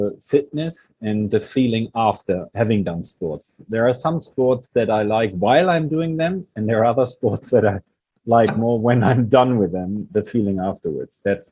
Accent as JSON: {"language": "English", "region": "Bremen", "country": "Germany", "tie": "born or raised there", "said": "not so much where I grew up in Bremen, is always the same"}